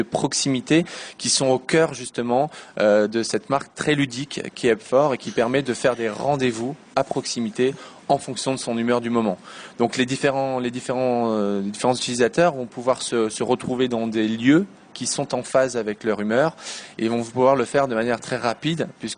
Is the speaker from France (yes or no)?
yes; France; Effectivement, j'ai grandi en France, puis j'ai étudié à l'étranger, notamment au Canada, aux États-Unis, en Espagne.